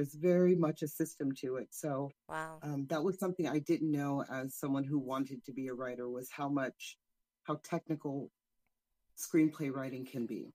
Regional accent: Sacramento, California, United States; now in Los Angeles, United States; I'm from the beautiful capital of California called Sacramento.

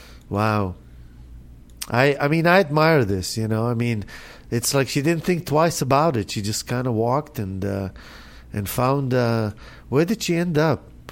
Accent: Israel; we also found out we're both from Israel

